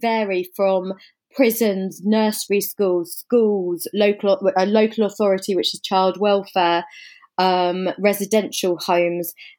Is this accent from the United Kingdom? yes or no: yes; England, United Kingdom; also born or lived in Africa; So I guess you can probably hear from the accent. I'm English. I'm based in London. I am a clinical psychologist. Have spent a huge amount of my childhood and adult life in lots of different countries, mainly in Africa.